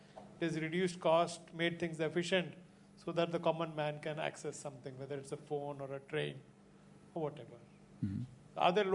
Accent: India; I'm from India.

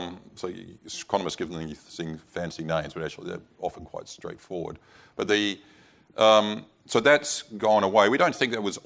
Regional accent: Adelaide, South Australia, Australia; Yeah, So I'm from Adelaide

